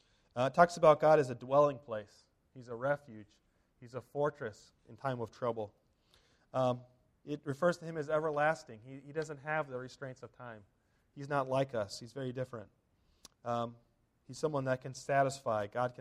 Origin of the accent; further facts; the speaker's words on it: California, United States; I grew up in California, and we had a small baseball diamond in our backyard